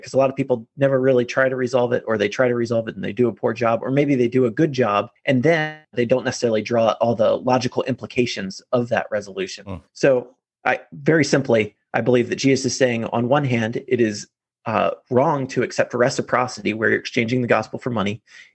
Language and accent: English; Virginia, United States; now in Sunnyvale, United States; I came from Virginia, but I've been here in Sunnyvale, California for the past 11 years, almost 12 years.